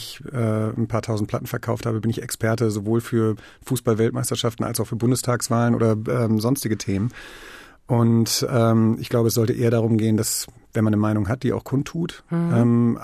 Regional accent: Münster, North Rhine-Westphalia, Germany; also born or lived in Bonn; Ich bin, auch wenn ich in Bonn geboren bin, seit meinem 7. Lebensjahr in Münster aufgewachsen.

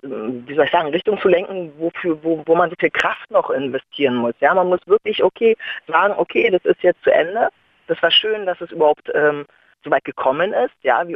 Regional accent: Germany; Ich wusste auch, aufgewachsen in der DDR, ist ja so, wo sollst du da zaubern lernen?

